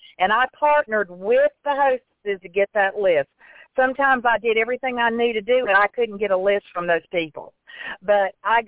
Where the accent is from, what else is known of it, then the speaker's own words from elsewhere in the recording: Georgia, United States; I'm from South Georgia